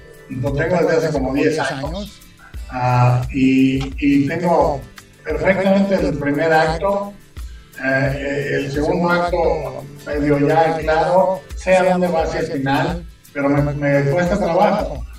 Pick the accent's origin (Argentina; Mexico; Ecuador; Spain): Mexico; porque es lo más raro para mí como mexicano, la nieve.